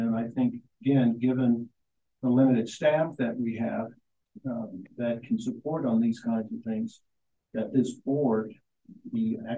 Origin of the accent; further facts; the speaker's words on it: Midwest, United States; And well, I come from the Midwest, so we got it all.